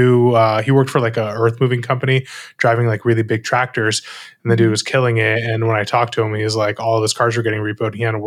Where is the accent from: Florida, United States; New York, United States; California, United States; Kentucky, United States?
California, United States; Temecula; So we grew up in Temecula, middle school in the late 90s.